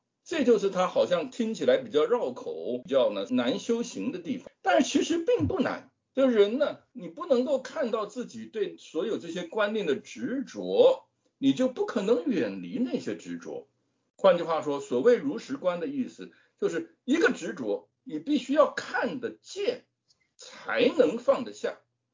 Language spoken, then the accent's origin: Chinese; Taiwan; 我个人呢是来自台湾，最近才从台湾回来。